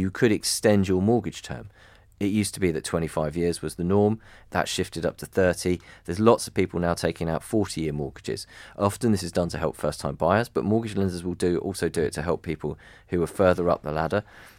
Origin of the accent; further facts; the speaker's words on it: Harpenden, East of England, United Kingdom; I know that in the town that I grew up in Harpenden, which has 3 secondary schools